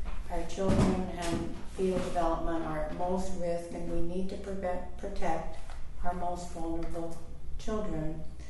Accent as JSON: {"language": "English", "region": "West Virginia", "country": "United States", "said": "And I came from West Virginia originally, where the exploitation of people to take coal out of the ground is horrendous."}